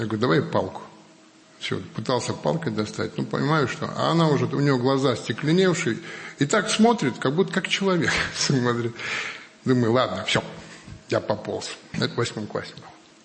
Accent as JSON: {"language": "Russian", "region": "Chukotka Autonomous Okrug", "country": "Russia", "tie": "born or raised there", "said": "Ну, родился на Чукотке. Родился, жизнь на Чукотке. То есть у нас одна школа на 4 поселка. Это 9 месяцев в интернате."}